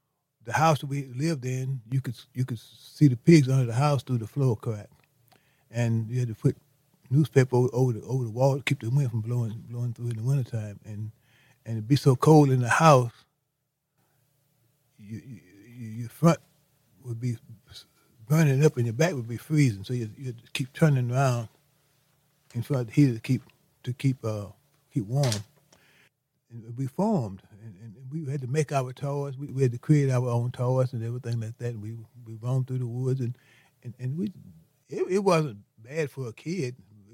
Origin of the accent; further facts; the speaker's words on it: Grambling, Louisiana, United States; also born or lived in Bear Creek; I grew up in Grambling, but I was not born here. I was born south of here, about 30 miles, in a place called Bear Creek. That's near a town called Beanville.